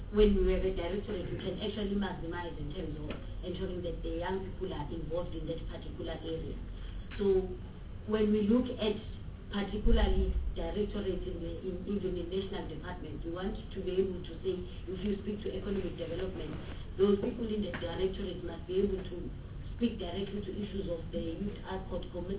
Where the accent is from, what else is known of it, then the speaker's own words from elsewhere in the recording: Kenya; particularly because I'm from Kenya, and I know of two properly functioning youth directorates in the government department.